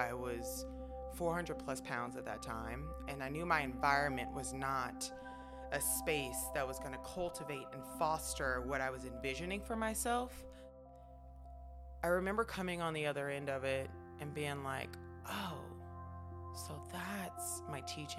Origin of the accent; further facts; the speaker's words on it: Memphis, Tennessee, United States; A little bit. Just a little bit. It's full of character, love. Food is phenomenal. There's a lot of grit and grind in the city.